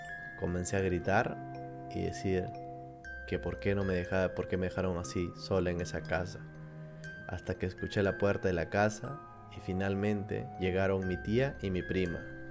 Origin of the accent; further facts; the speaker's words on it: La Punta, Callao, Peru; Soy de La Punta, así que les cuento mi triste y traumática historia.